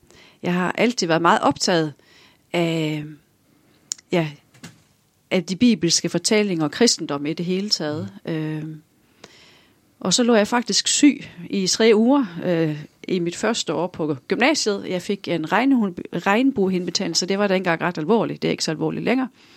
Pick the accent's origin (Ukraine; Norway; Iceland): Norway; Arendal, Agder; also born or lived in Oslo; Jo, jeg kommer fra Norge. Jeg er født og opvokset i, eller jeg er født i Osloområdet, men da jeg var 6 år, så flyttede mine forældre ned til Tromøy, en ø uden for Arendal, i det sydlige Norge. Så jeg er det, man i Norge kalder reservedansker.